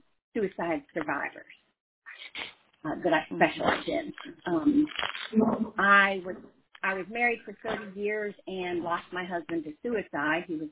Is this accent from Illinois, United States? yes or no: no; Gibsonville, North Carolina, United States; I'm from Gibsonville, North Carolina. We have more cows than people here